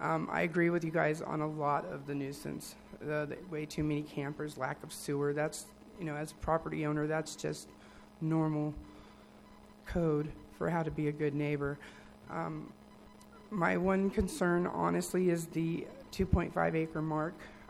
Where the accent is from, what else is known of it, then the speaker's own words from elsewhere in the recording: Wilderville, Oregon, United States; I'm actually from Wilderville, and luckily none of this applies to me because I have over 2.5 acres. I live just on the other side of the county lines, city, county.